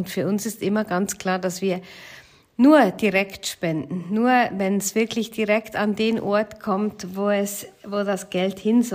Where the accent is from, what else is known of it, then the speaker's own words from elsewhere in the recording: Switzerland; da sind bei uns in der Schweiz die Heilsarmee, die singen in den Straßen